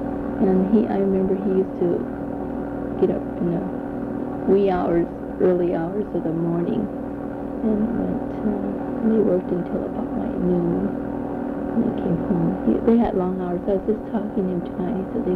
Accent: Los Angeles, California, United States; In the central Los Angeles. We were not in 9th Street, we were a little further south. We were in the 22nd Street area, where there are a lot of Chinese families there.

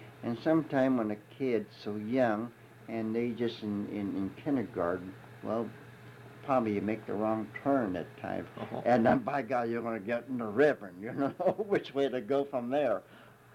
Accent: Los Angeles, California, United States; born there; I was born in Los Angeles, 1914, April 12, 1914.

